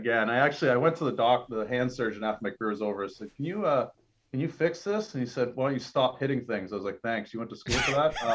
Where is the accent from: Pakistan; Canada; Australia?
Canada; Oshawa, Ontario; I was golfing with my buddies in my hometown of Oshawa.